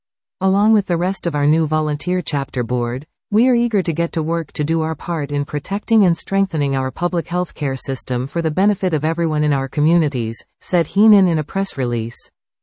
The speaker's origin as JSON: {"language": "English", "town": "Beaumont", "region": "Alberta", "country": "Canada", "tie": "born or raised there", "said": "We have no form of walk-in clinic or urgent care center in my hometown of Beaumont"}